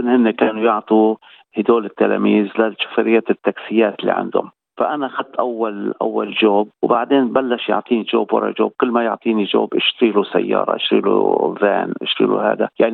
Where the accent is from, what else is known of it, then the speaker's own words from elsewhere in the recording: Lebanon; moved away as an adult; now in Australia; نحن أصلا يعني ما كناش في معلقة ذهب من تبنا في لبنان، يعني نحن انخلقنا كنا ندرس ونشتغل. فلما جينا لهون ما اختلف علي أشياء كتيرة لأنه اشتغلنا مع عرب وأهل مرتي عرب هون